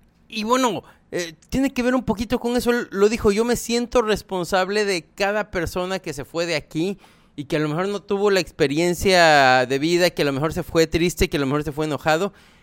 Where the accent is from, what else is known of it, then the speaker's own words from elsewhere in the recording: Mexico; como buen mexicano, no me enteré de todos los detalles